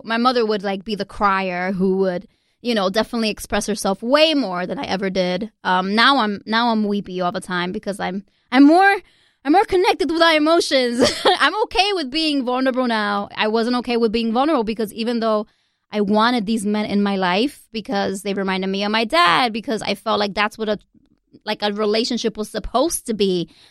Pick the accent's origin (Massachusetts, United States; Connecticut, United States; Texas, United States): Massachusetts, United States; Lawrence; She moved basically the family to Massachusetts. And I grew up in Massachusetts. You know, most of my adolescence, my formative years were in Lawrence, Massachusetts. I went to high school in Andover and prep school.